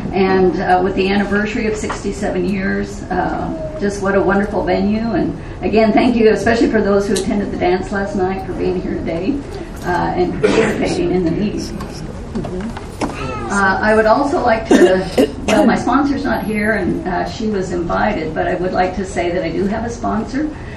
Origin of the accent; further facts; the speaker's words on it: Salt Lake City, Utah, United States; born there; I am 63 years old. I was born in Salt Lake City, Utah.